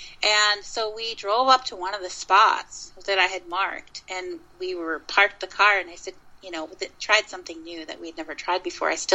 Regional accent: Minnesota, United States; I wondered if my remote viewing was so successful in Minnesota because I'm from Minnesota, that I'm part Native American.

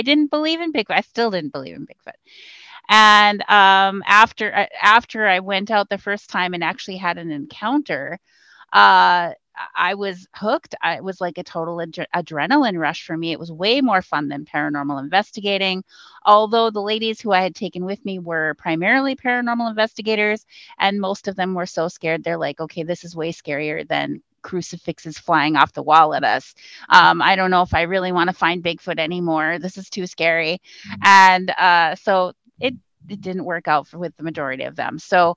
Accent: Minnesota, United States; We were in my home state of Minnesota at the time.

